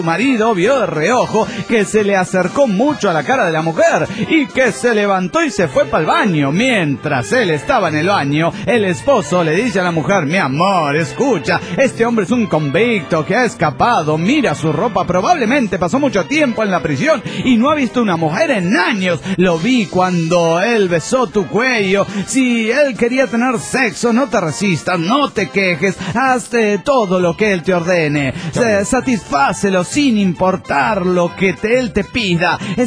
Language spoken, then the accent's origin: Spanish; Oaxaca, Mexico; de Oaxaca, México.